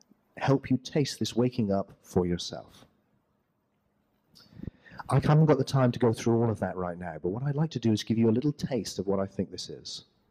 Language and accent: English; Glastonbury, South West England, United Kingdom; I come from Glastonbury in England, which is a center for the weird and the wonderful, you know, and this kind of new age stuff.